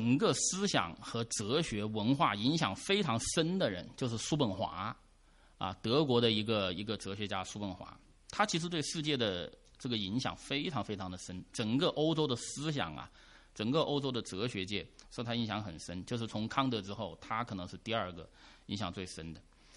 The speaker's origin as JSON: {"language": "Chinese", "country": "China", "said": "我中国人我看我也跟着哈哈笑"}